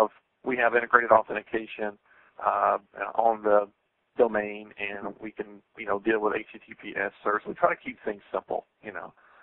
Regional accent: the South, United States; accent: Southern; And obviously I'm from the South based on my accent.

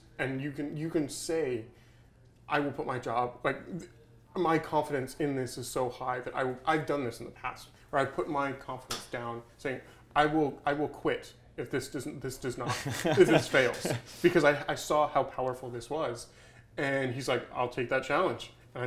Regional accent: Austin, Texas, United States; It's in Austin, Texas, my hometown

